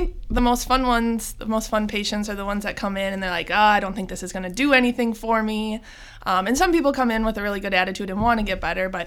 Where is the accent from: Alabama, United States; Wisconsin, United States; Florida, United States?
Wisconsin, United States; Cazenovia; Yes, I'm from Cazenovia, just down the road.